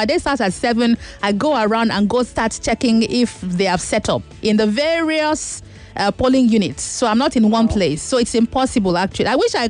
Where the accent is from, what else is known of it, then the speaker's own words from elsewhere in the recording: Middle Belt, Nigeria; An enemy of the state tagged Obedient Movement as tribal, but I'm not Igbo. I'm from the Middle Belt and I support Peter Obi because he is prudent.